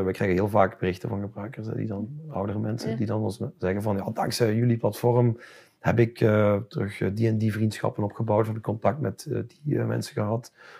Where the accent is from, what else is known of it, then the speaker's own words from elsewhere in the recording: Belgium; dat we als Belgen echt moeten durven zeggen dat we op bepaalde vlakken ook gewoon de beste of heel goed zijn.